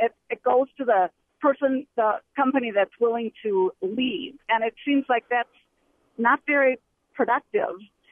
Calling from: Racine, Wisconsin, United States; Hi. I am from John Lehman's district, and he served us well before

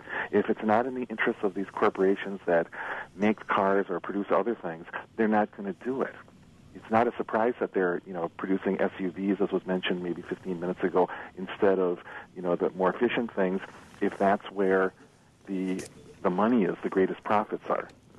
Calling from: Milwaukee, Wisconsin, United States; I'm calling from Milwaukee.

